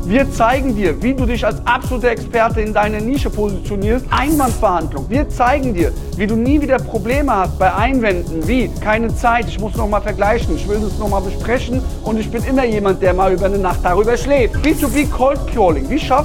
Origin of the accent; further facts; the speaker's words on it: North Rhine-Westphalia, Germany; Liebe Grüße erst nach Krefeld, NRW, ne? Krefeld ist ja, ich komme aus NRW, ne?